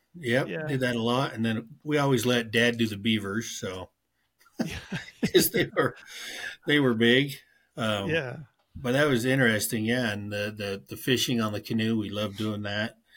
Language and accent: English; Antimony, Utah, United States; also born or lived in Bryce Canyon; I was just thinking about that last night growing up in Antimony, and you know, before that, even down around Bryce Canyon